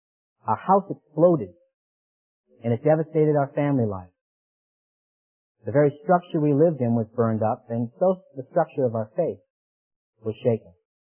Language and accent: English; Boston, Massachusetts, United States; I was raised in Massachusetts, Dorchester, inner city of Boston, in a Catholic home.